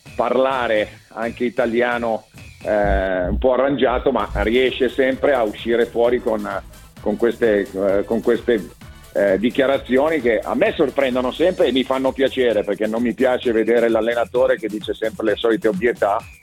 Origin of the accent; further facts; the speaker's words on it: Milan, Lombardy, Italy; born there; Io sono nato a Milano di generazioni milanesi.